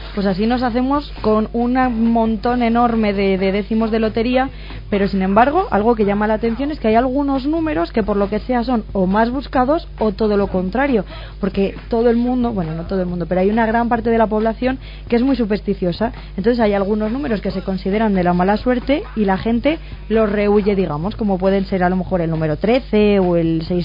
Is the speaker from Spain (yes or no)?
yes; Spain; Pero bueno, así somos la gente, así somos los españoles.